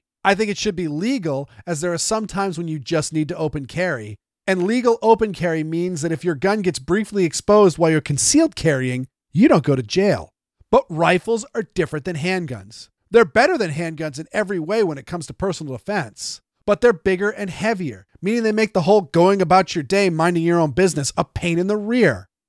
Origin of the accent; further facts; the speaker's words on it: Massachusetts, United States; New York and my home state of Massachusetts are so radically different than the rest of the country